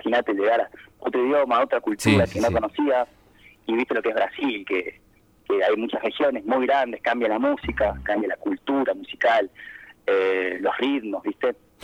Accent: San Rafael, Mendoza, Argentina; also born or lived in Buenos Aires; Soy de San Rafael acá. Uh-huh. Al terminar el secundario me fui 3 años a Buenos Aires, donde estuve con bandas de reggae, siendo primera guitarra, donde empecé con mi proyecto también.

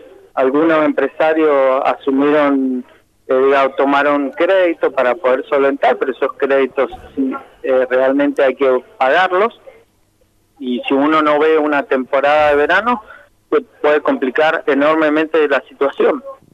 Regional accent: Argentina; Somos argentinos.

